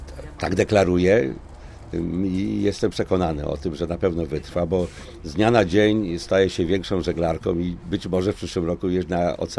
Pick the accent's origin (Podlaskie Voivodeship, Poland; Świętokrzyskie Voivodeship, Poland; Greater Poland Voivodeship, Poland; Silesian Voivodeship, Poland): Świętokrzyskie Voivodeship, Poland; Kielce; aczkolwiek pochodzę z Kielc, czyli niedaleko stąd.